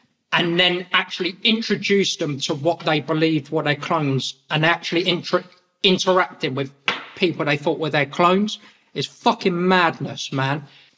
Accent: England, United Kingdom; accent: English; because my accent, I don't know, to Americans, they probably think my accent maybe sounds like I'm a gentleman, but in England, it's kind of like a gutter accent.

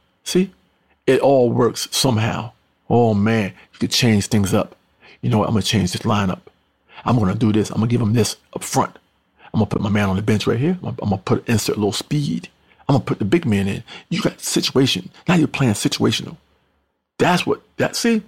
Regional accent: New York, United States; I'm a New Yorker.

